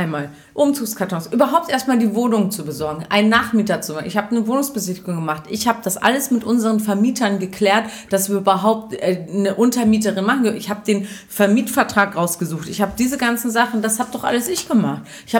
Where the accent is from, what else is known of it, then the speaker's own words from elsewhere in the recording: Lower Saxony, Germany; ich komme aus dem Wendland